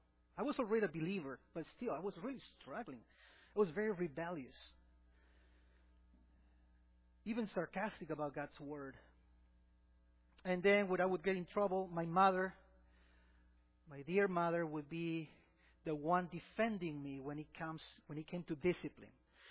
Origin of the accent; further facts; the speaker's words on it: Peru; You know, growing up in Peru as the son of a pastor wasn't easy.